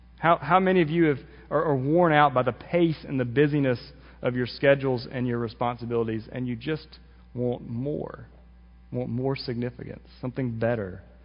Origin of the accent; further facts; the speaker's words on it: Mississippi, United States; Now, maybe it's because we live in Mississippi. We're from Mississippi